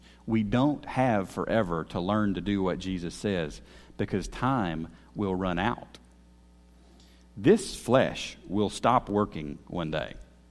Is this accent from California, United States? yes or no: no; Shelbyville, Tennessee, United States; I told you I grew up in Shelbyville, Tennessee, and the pastor of the church that I grew up in, he's still preaching there.